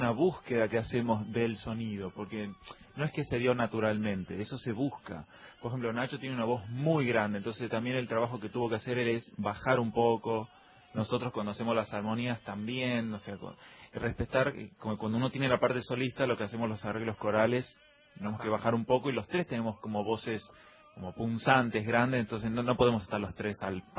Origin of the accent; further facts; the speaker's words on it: Tucumán, Argentina; moved away; Yo empecé a los 6 años en el coro de niños de Tucumán, soy tucumano, pero vivo acá hace 9 años.